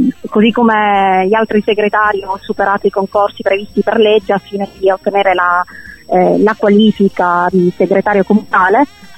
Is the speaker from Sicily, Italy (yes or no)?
yes; Alcamo, Sicily, Italy; rientrare nella mia terra di origine, cioè nella Sicilia, perché sono originaria di Alcamo